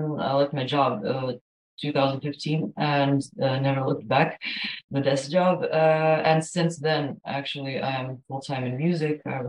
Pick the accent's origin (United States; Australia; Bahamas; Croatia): Croatia; So in the last few years, I kind of introduced myself as a recording and performing artist from Croatia.